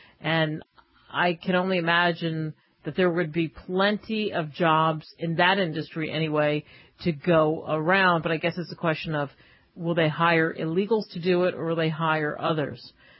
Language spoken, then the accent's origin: English; United States; being an American journalist and trying to get work in England, forget about it.